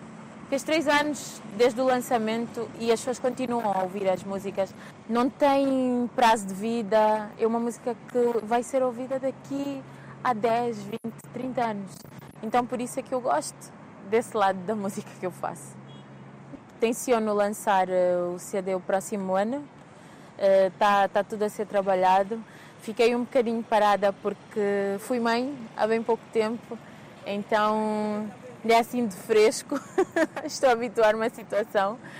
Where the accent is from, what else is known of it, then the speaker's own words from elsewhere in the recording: Lubango, Huíla, Angola; que é a cidade onde eu cresci até os 10 anos, que é o Lubango.